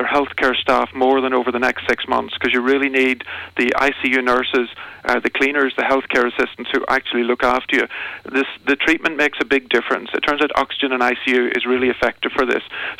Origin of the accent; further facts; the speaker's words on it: Clones, County Monaghan, Ireland; Once you stop people traveling, I'm from Clonus, and trying to quarantine Clonus with a military card would be really, really difficult.